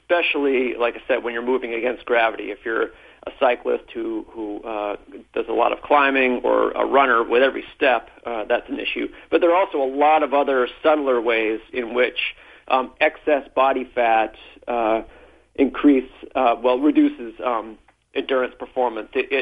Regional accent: New Hampshire, United States; Yeah, so I'm a runner originally. I grew up in New Hampshire.

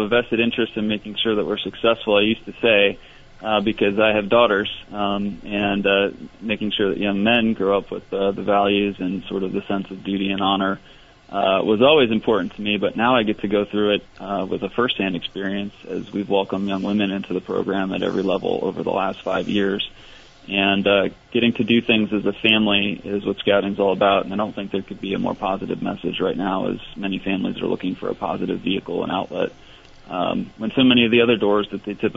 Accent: Rhode Island, United States; So I grew up in Rhode Island and had a great time visiting friends and coming up to Vermont over the years.

